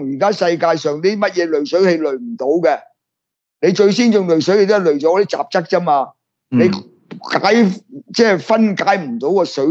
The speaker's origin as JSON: {"language": "Cantonese", "country": "Hong Kong", "said": "我们这一个层次香港人"}